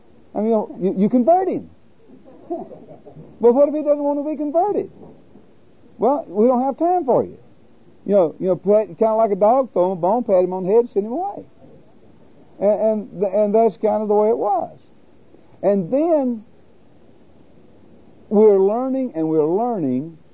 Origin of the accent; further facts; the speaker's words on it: the South, United States; accent: southern; And with my southern accent, some say I still don't.